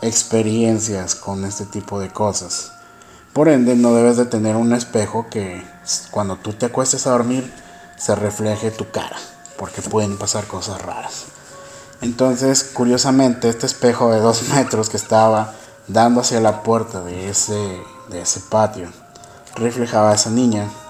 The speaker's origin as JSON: {"language": "Spanish", "country": "Mexico", "lives_now": "Ecuador", "said": "yo soy de México, pero en este momento estoy viviendo en Ecuador."}